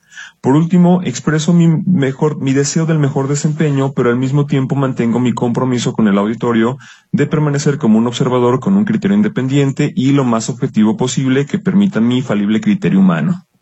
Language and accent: Spanish; Mexico; Como mexicanos debemos de sentirnos orgullosos